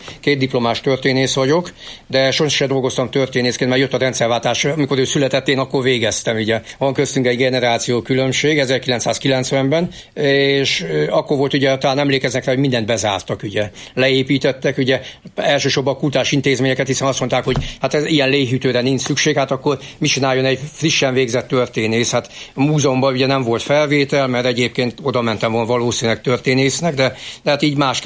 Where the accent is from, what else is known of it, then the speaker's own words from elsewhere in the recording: Miskolc, Borsod-Abaúj-Zemplén, Hungary; born there; én már Miskolcon születem, tehát én miskolci vagyok. Mint képviselő úr is ugye Miskolc képviselő, tehát én is született miskolci vagyok, de a fele múltam az Torna Szent Jakabhoz között, édesanyám pedig viszlai